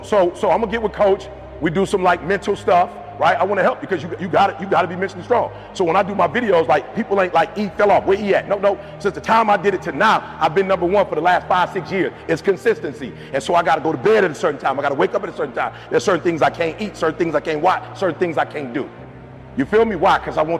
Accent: Detroit, Michigan, United States; I'm from Detroit, GM, Chrysler, Ford went down.

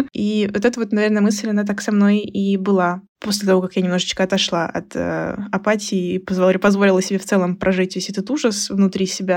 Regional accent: Russia; говорила, ребят, я из России, это будет проблемой

